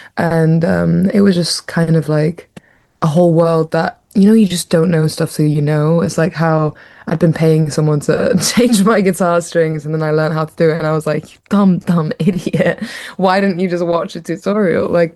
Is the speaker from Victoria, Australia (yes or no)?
yes; Hume, Victoria, Australia; growing up in Hume and stuff, we didn't have massive resources to like private lessons